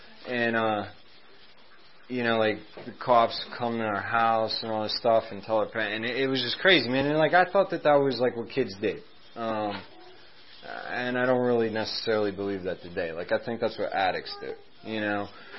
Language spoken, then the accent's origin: English; Bridgeville, Pennsylvania, United States; And I grew up in Bridgeville, South Fayette area, South Hills of Pittsburgh.